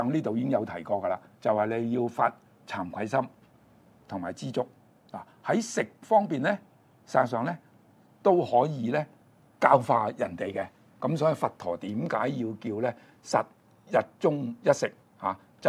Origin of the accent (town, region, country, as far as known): China